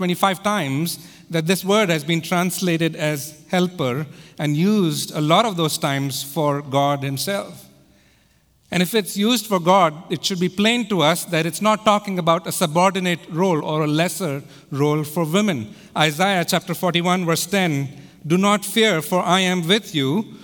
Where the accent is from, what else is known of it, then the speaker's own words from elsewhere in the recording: India; Many of you know I grew up in India.